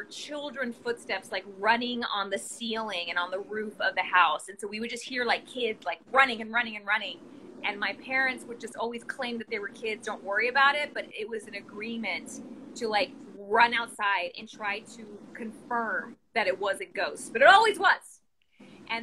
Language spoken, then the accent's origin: English; Texas, United States; Okay, pero like, I'm from Texas, and in the summers, my parents would summer in West Texas near Lubbock